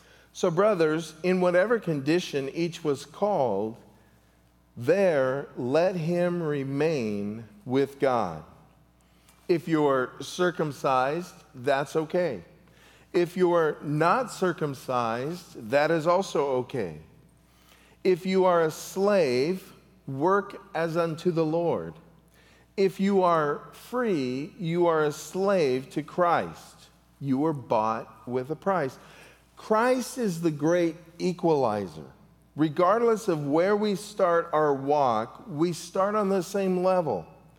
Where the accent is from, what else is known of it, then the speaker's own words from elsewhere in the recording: California, United States; Well, I was from California, and I looked like this